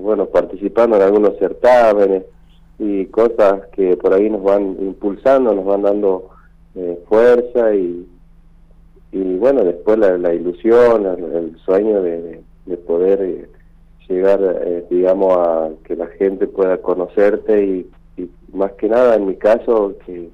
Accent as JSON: {"language": "Spanish", "town": "Villa Unión", "region": "Santiago del Estero", "country": "Argentina", "tie": "born or raised there", "lives_now": "Córdoba, Argentina", "said": "Yo soy oriundo de Villa Unión, en Santiago del Estero, queda en el departamento Mitre de la provincia de Santiago, al sur de Santiago sería. Y bueno, ahí hemos nacido, nos hemos criado y hoy en día, bueno, estoy aquí en Córdoba"}